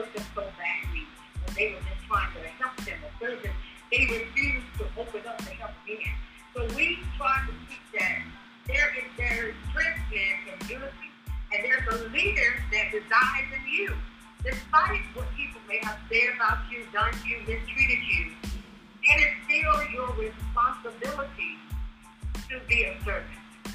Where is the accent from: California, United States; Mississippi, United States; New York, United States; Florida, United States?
Mississippi, United States; Shaw; I'm from Shaw, but I have recently moved to Cleveland, which is right down the road. So I'm a Mississippi Delta girl.